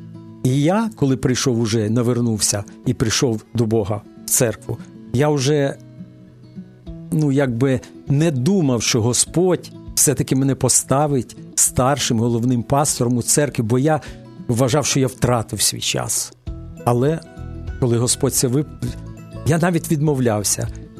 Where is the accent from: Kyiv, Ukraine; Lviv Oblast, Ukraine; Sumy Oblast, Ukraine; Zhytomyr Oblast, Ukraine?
Kyiv, Ukraine; born there; Я народився в Києві в невіруючій сім'ї